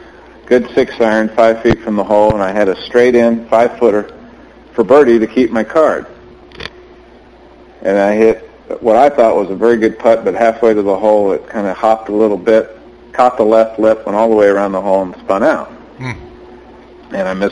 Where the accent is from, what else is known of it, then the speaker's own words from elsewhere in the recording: California, United States; also born or lived in San Francisco; I was 10 years old. I was growing up in California, living with my mom, and we moved to a golf course at Carmel Valley Golf and Country Club.